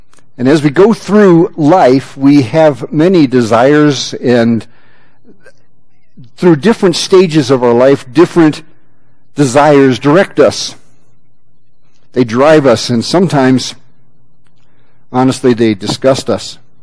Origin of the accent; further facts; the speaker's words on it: Wheaton, Illinois, United States; I grew up in Wheaton, Illinois, where half the churches had 800 people. Wheaton was, at that time, still a dry town.